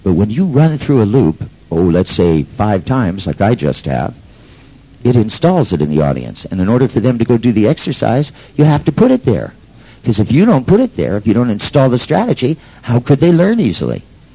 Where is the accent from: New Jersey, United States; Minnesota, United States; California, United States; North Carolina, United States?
California, United States; San Francisco; Well, see, I grew up in San Francisco, and driving is done there very differently.